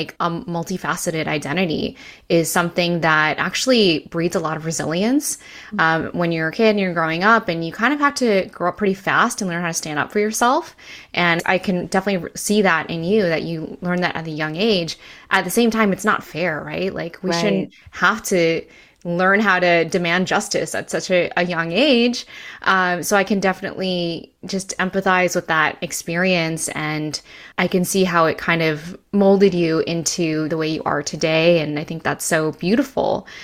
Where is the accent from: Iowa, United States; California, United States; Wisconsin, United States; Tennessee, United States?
Wisconsin, United States; But growing up in Wisconsin, like, I also got made fun of really early.